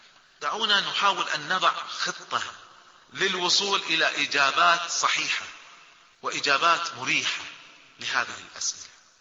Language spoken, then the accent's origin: Arabic; Kuwait; في واحد من الشباب دخل عندنا في الكويت